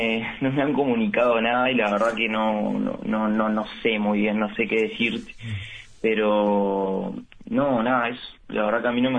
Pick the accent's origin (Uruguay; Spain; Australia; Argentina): Uruguay; Montevideo; Yo soy de Pocitos.